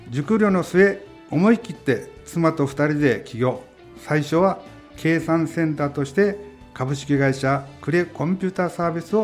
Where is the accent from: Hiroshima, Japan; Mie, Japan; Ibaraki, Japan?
Hiroshima, Japan; Kure; 私の地元の呉市のふるさと納税の返礼品として好評をいただいています。